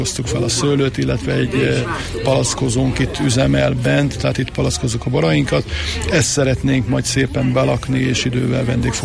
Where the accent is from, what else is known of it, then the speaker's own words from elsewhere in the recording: Miskolc, Borsod-Abaúj-Zemplén, Hungary; born there; én Miskolcon születtem, csak nekem ugye édesapám bogácsi születésű